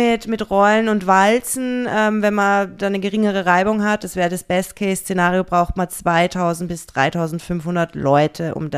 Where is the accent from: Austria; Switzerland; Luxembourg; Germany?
Austria; ich komme aus Österreich und bei uns zieht man alles mehr in die Länge.